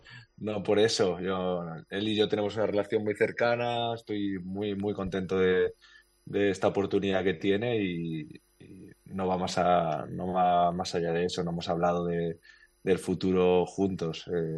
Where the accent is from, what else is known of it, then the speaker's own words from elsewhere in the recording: Spain; También soy español